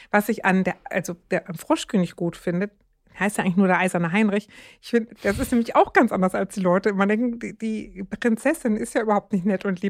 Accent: Zonenrandgebiet (inner German border area), Germany; ich komme aus dem Zonenrandgebiet und ich bin mit dem DDR-Fernsehen groß geworden.

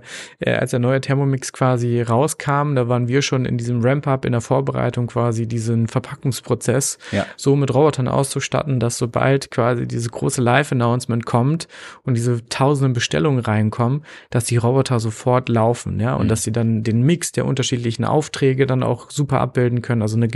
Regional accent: North Rhine-Westphalia, Germany; wir kommen aus Ostwestfalen, aus einer Region, die vielleicht eher bodenständig da so denkt.

